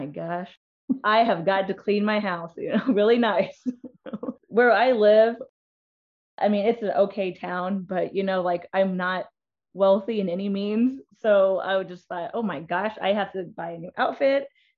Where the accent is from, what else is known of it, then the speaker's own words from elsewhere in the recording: Indiana, United States; I'm from Indiana, and I actually went to New York to do follow up for the documentary